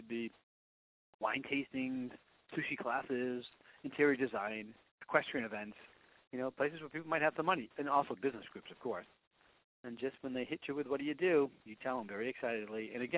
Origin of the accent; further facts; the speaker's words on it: Boston, Massachusetts, United States; I never mentioned on the phone that I was from Boston unless they could figure it out from my accent.